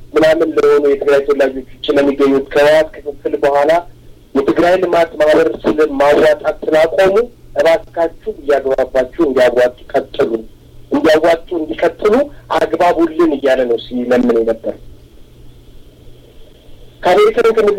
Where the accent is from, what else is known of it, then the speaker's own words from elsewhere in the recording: Addis Ababa, Ethiopia; እኔ አዲስ አበባ ነው ትውልድ። የተወለድኩት አራዳ ፒያሳ ነው፣ አራዳ ይ ያደግኩት ፈረንሳይ